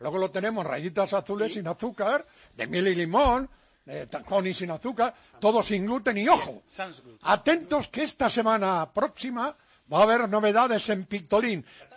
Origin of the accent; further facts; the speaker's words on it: Zamora, Castile and León, Spain; Yo soy zamorano.